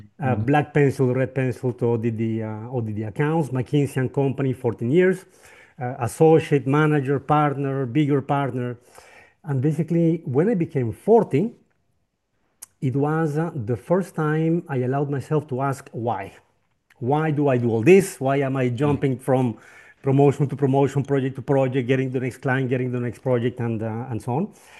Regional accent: Colombia; once upon a time, there was a boy born and raised in Colombia, and like all my family for generations was from Colombia.

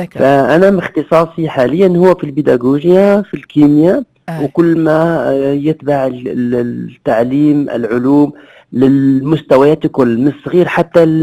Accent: southern Tunisia, Tunisia; moved away as an adult; انا من الجنوب التونسي، قريت في بنزرت دونك شقيتها تونس من شمال الجنوب. كي قريت في بنزرت عملت الكيمياء

